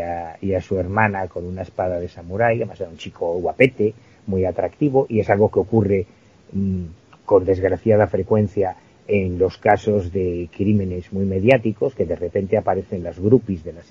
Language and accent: Spanish; A Coruña, Galicia, Spain; yo soy de La Coruña, vivo en La Coruña